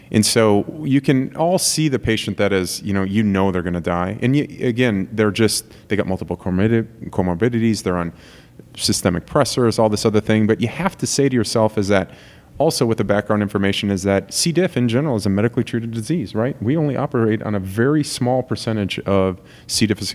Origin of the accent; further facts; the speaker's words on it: Wisconsin, United States; I'm from Wisconsin at the end of the day